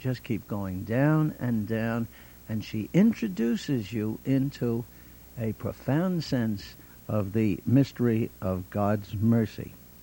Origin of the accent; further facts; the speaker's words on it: Ireland; I'm Irish, and the Irish are always using exaggeration.